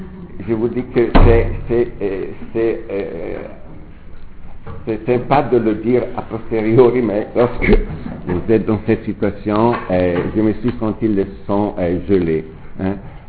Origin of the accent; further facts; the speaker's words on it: Switzerland; en tant que Suisse est présent à ce débat